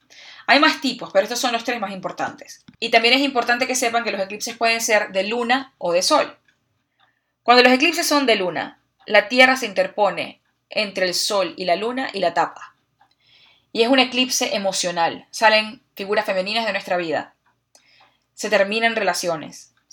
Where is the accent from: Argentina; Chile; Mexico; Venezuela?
Venezuela; Yo soy venezolana, es una identificación falsa. Porque eso fue por un lugar donde yo nací.